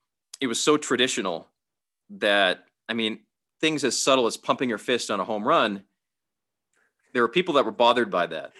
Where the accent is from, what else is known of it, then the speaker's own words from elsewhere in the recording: Massachusetts, United States; Yeah, this is going to sound random. I'm from Massachusetts